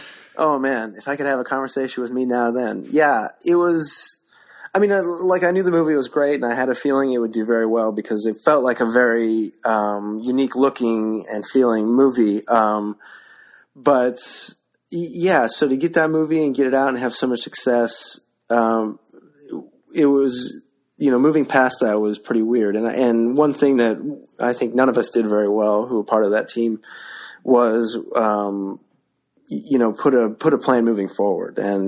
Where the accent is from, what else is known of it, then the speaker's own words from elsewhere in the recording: North Dakota, United States; We grew up in North Dakota, in a small town. Well, they're all small towns in North Dakota, but but comparatively, it's a big town in North Dakota.